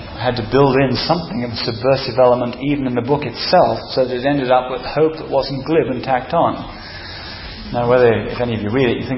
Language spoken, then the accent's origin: English; England, United Kingdom; the whole way I've been brought up, as a Christian as well as just an English person, was not in that direction.